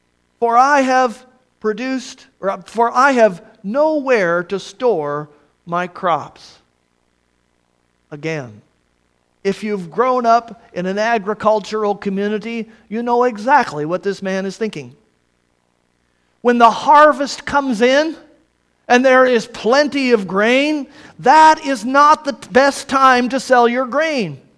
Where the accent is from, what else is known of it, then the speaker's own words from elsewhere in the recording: Iowa, United States; as my pastor told me growing up in Iowa, in the Midwest, an agricultural community